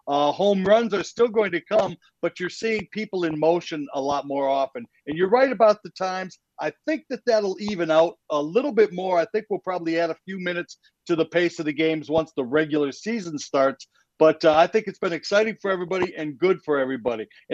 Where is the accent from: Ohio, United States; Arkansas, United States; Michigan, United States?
Michigan, United States; Detroit; the team I get most excited about is watching the Detroit Tigers because I'm from Detroit. I grew up a Tiger fan.